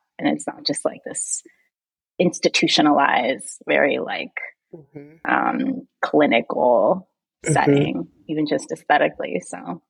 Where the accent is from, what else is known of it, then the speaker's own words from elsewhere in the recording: Minnesota, United States; also born or lived in Puerto Rico; I was born in Puerto Rico. And I lived there till I was 8. And then I like to say now that I was moved to Minnesota, where I spent.